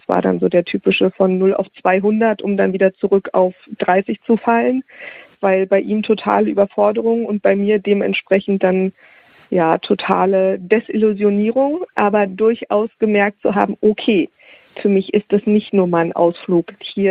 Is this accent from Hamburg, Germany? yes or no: no; Hesse, Germany; Und ich komme aus Nordhessen